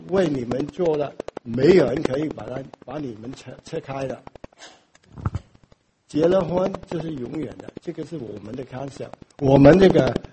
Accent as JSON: {"language": "Chinese", "country": "Hong Kong", "accent": "Hong Kong", "said": "我的我的香港口音很重，所以你们要忍耐。"}